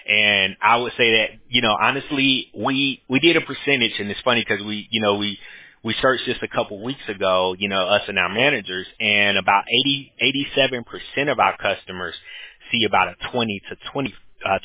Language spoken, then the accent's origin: English; Atlanta, Georgia, United States; now in Costa Rica; Our business is located in California, but I'm from Atlanta, but I actually stay in Costa Rica now. Me and my wife moved to Costa Rica in December of last year.